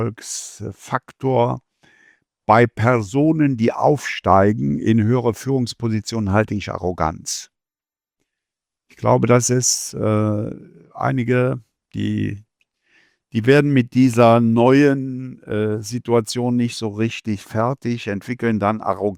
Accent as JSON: {"language": "German", "region": "Eifel", "country": "Germany", "said": "ich komme ja aus der Eifel, einem ländlichen Gebiet, früher das Sibirien Preußens."}